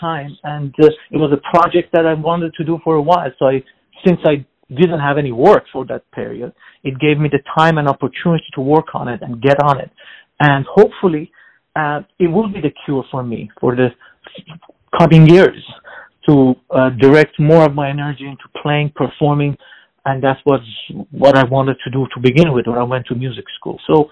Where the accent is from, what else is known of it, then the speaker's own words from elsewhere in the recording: Iran; now in United States; I was born in Iran, so I'm Iranian. But because of the revolution and all the political situation that happened, we had to migrate to the United States